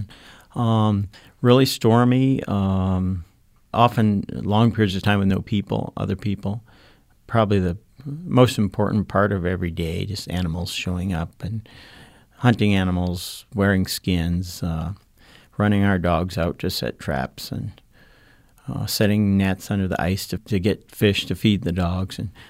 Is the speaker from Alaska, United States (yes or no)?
yes; Alaska, United States; I grew up on the Kobuk River, which is about 100 miles north of the Arctic Circle in northern Alaska. I was 25 miles or so downriver from an Eskimo village.